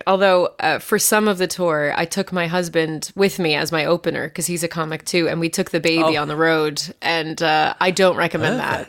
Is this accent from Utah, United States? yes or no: no; New York, United States; now in United Kingdom; I'm from New York originally.